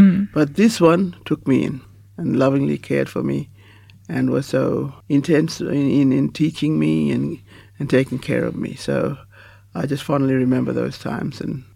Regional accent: Fitzroy Crossing, Western Australia, Australia; I'm from the Fitzroy Crossing area.

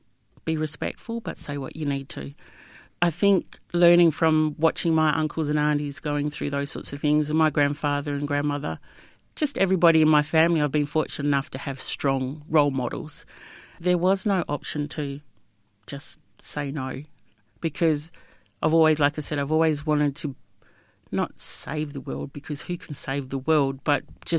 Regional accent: Perenjori, Western Australia, Australia; I grew up in a little town called Perenjori. It's about 4-hour drive north on the inland road. So it's sort of classed like the Wheat Belt.

